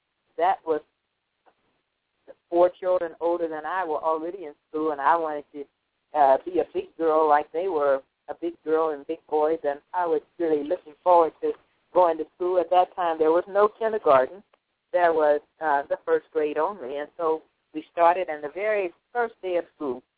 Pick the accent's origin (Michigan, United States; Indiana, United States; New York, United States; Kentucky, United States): Indiana, United States; I'm from Indiana, and in Indiana, it gets very cold in the winter.